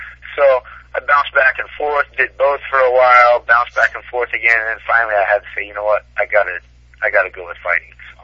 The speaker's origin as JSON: {"language": "English", "country": "Brazil", "tie": "born or raised there", "said": "I grew up in Brazil. My parents were missionaries. I kind of moved back and forth my whole life."}